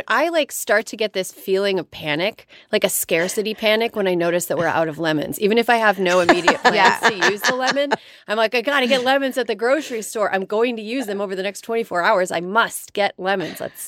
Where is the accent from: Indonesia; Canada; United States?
United States; Midwest; I'm from the Midwest, and everyone's very passive aggressive.